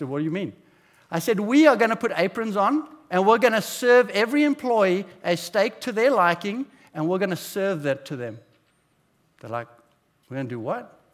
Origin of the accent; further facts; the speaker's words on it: South Africa; now in United States; I come from South Africa. We don't really know about suing, but when I got here, I truly found out.